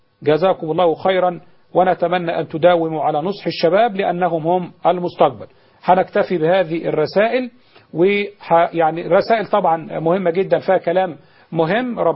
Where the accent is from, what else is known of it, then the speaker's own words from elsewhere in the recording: Alexandria, Alexandria Governorate, Egypt; من الإسكندرية